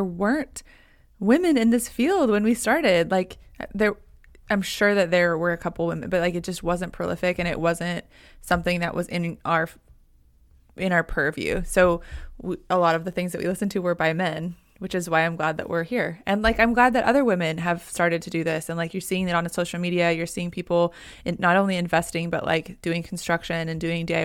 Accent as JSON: {"language": "English", "town": "Houston", "region": "Texas", "country": "United States", "said": "when you think about cities, I'm from Houston, everything is an hour away."}